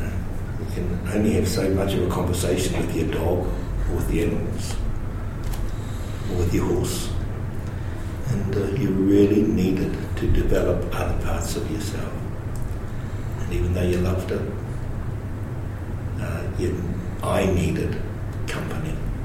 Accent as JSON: {"language": "English", "town": "Raglan", "region": "Waikato", "country": "New Zealand", "tie": "born or raised there", "said": "I grew up from Hamilton. I grew up in Raglan and near Kawhia as well, right by the beach."}